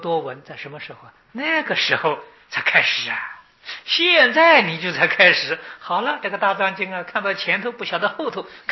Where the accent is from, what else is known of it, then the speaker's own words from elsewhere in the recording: China; 我们中国人是算单字的，印度人不算单字，算四句